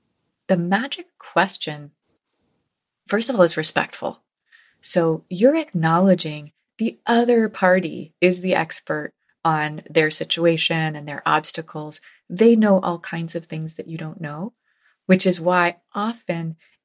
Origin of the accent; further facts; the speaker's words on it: New Haven, Connecticut, United States; I'll share a story that Gloria Steinem told when she came to New Haven, my hometown, a few years ago.